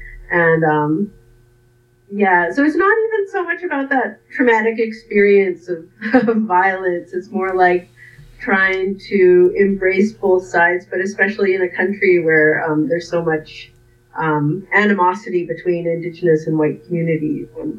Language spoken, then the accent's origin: English; Saskatoon, Saskatchewan, Canada; I come from Little Pine First Nation, which is in sort of like near North Battleford in Saskatchewan. And I grew up in Saskatoon, Saskatchewan.